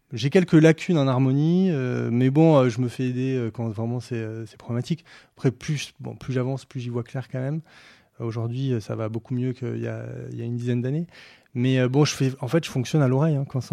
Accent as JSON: {"language": "French", "town": "Montpellier", "region": "Occitanie", "country": "France", "said": "je jouais à Montpellier, je suis de Montpellier, du coup."}